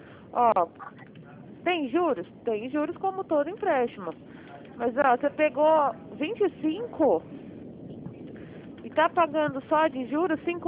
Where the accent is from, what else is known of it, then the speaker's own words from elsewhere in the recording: São Paulo, Brazil; Não, eu sou do estado de São Paulo